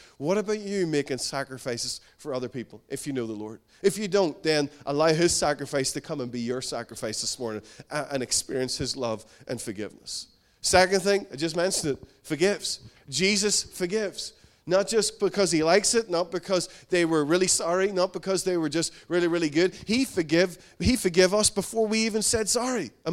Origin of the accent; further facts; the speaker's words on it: Northern Ireland, United Kingdom; It's because we're from Northern Ireland.